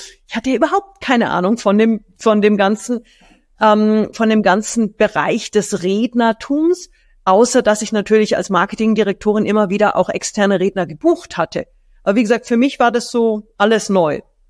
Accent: Munich, Bavaria, Germany; Ist schon fast peinlich als Münchner Kindl.

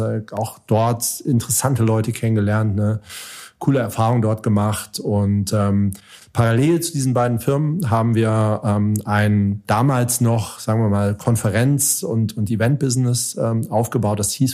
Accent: Darmstadt, Hesse, Germany; moved away as an adult; also born or lived in Hamburg; ich bin 47, bald 48, bin geboren und aufgewachsen in Darmstadt im Rhein-Main-Gebiet, auch zur Schule gegangen dort. Hab dann aber relativ schnell da die Wiege gemacht. Darmstadt ist cool, aber ist jetzt auch nicht der Nabel der Welt. Okay. Und es hat mich nach Hamburg gezogen

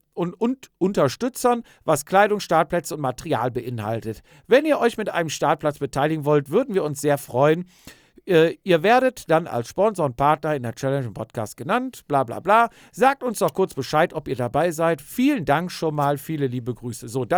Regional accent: Cologne, North Rhine-Westphalia, Germany; Ja, wir kommen aus Köln.

